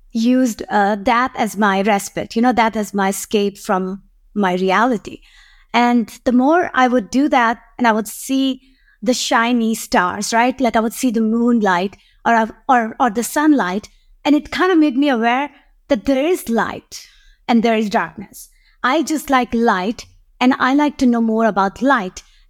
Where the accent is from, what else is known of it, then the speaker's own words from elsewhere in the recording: Pakistan; Growing up in Pakistan, you know, there was a poet called Allama Iqbal.